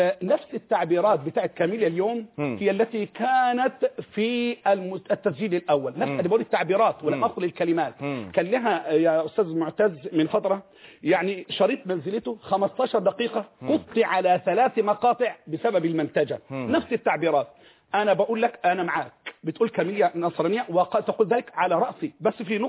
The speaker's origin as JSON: {"language": "Arabic", "country": "Egypt", "said": "وإحنا كلتنا أبناء مصر"}